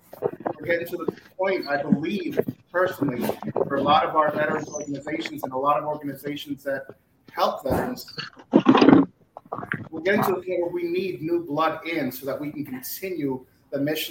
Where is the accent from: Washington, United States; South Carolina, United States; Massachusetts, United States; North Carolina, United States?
Massachusetts, United States; Boston; when I was younger, I grew up in Boston, and we saw our Elks Lodge, our Moose, our VFW.